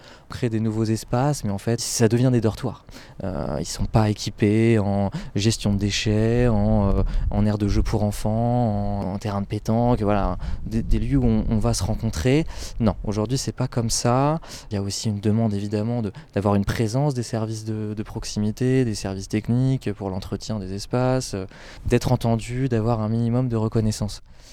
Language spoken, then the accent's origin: French; La Ferté-Bernard, Pays de la Loire, France; Voilà, j'ai grandi à La Ferté-Bernard